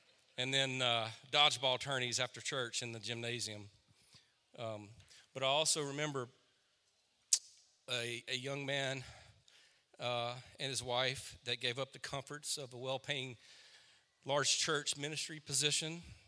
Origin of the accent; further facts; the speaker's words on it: Ball, Louisiana, United States; you know I'm from Louisiana, and I can't even say hello without telling the story.